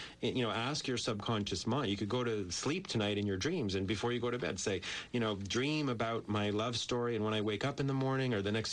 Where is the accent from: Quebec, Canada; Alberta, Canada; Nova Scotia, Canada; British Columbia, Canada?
Quebec, Canada; Montreal; also born or lived in San Diego, United States; Yeah, I'm a native from Montreal.